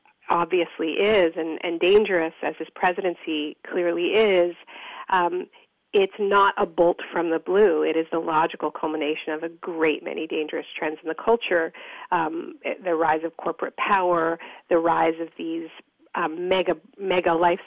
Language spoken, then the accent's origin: English; Canada; born there; also born or lived in United States; I live in Canada. I'm a dual American and Canadian citizen because my parents are both American. I was born in Canada. And I live in Canada